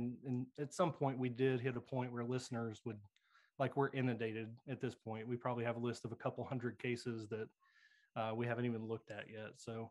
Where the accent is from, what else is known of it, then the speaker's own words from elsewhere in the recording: Kentucky, United States; I'm from Kentucky, he's from Tennessee